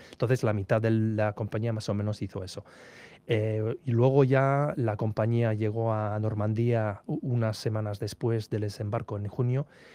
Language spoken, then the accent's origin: Spanish; Spain; pasé la mayoría de mi vida aquí en España y yo fui educado durante los últimos años de la dictadura y la transición, y también soy filólogo español.